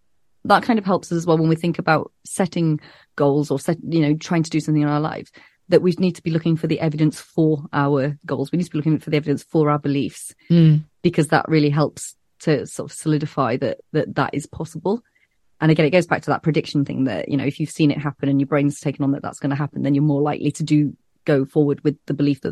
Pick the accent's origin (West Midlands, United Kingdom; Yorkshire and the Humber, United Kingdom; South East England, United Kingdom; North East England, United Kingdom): Yorkshire and the Humber, United Kingdom; Leeds; I'm from Leeds